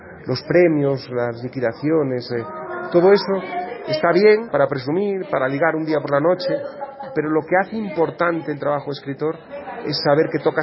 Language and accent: Spanish; Spain; como español